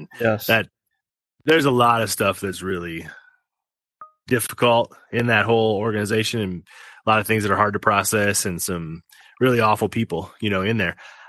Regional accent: Wisconsin, United States; also born or lived in Nashville; I'm born and raised in Wisconsin. Spent about 9 years in Nashville, and I'm living in Milwaukee right now.

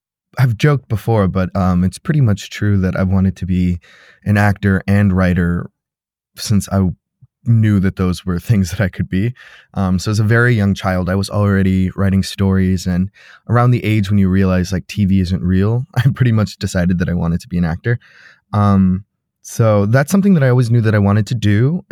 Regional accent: Chicago, Illinois, United States; now in Los Angeles, United States; He, him, his. I am gay. I am Mexican-American. About myself, I'm from Chicago. I'm in Los Angeles now. I say from Chicago, but my dad is a retired Marine, so we moved around a lot when I was a kid.

